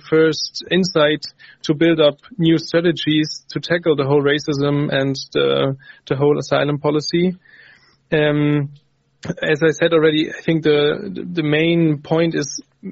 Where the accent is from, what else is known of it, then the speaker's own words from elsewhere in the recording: Freiburg, Baden-Württemberg, Germany; English is a second language; from Freiburg.